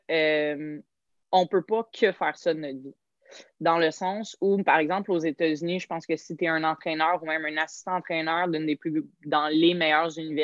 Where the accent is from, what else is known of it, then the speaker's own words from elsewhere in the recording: Montreal, Quebec, Canada; Les 4 années à Québec, donc je viens de Montréal, je me suis déplacée à Québec pendant 4 ans.